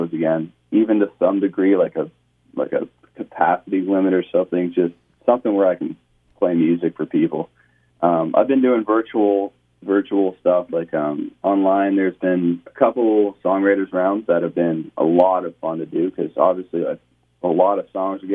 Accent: Ontario, Canada; I'm 19. I'm from Ontario.

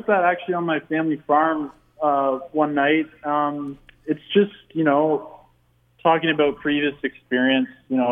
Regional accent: Waterloo, Ontario, Canada; I'm from Waterloo, Ontario, Canada. I grew up here, and then I actually have a farm up near South Bruce, which is like rural southern Ontario, so spent a lot of summers there growing up

